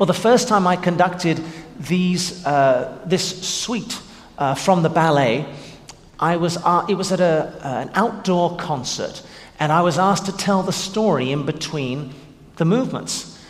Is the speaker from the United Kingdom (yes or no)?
yes; England, United Kingdom; now in South Bend, United States; having grown up in England, as you probably can tell from my accent, even though I currently live in South Bend, Indiana, I am a Hoosier at the moment.